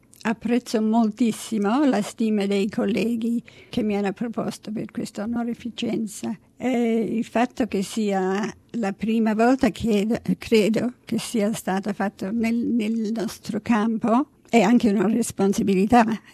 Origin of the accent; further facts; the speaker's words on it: Melbourne, Victoria, Australia; io sono cresciuta a Melbourne.